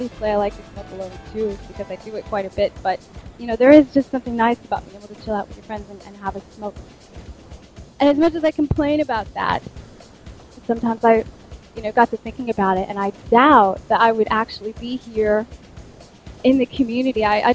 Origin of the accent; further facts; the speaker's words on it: United States; moved away as an adult; now in Poland; Some of you who know me know that I'm an American living in Poland now. I've been here for a few years.